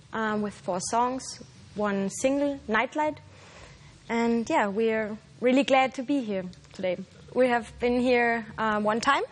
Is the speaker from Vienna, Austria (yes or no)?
yes; Vienna, Austria; from Vienna. We are twins.